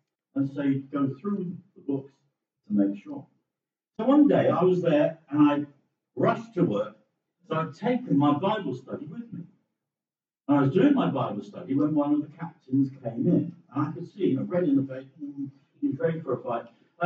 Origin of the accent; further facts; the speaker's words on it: England, United Kingdom; now in Wales; I'm an Englishman in Wales.